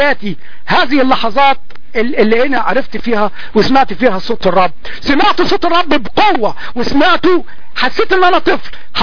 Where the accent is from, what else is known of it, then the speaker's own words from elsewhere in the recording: Egypt; moved away as an adult; now in United States; انا عم في امريكا الان لكن ما بحبهاش، ما الناس هنا كل بردين مش زي بلادنا، يعني انا بحب بلدي مصر بتجري في دمي